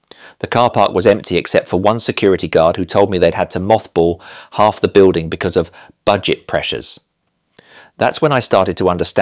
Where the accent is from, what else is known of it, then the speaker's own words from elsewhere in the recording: Fratton, South East England, United Kingdom; I always knew I wanted to teach. Growing up in Fratton, watching my mum work as a teaching assistant at the local primary